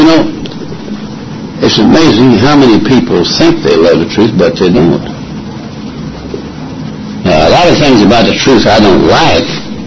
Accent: Scotland, United Kingdom; He's a Scotsman. I'm glad I'm a Scotsman.

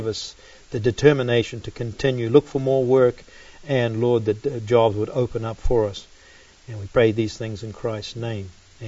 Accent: New Zealand; because as a kid growing up in New Zealand, the beach was always close.

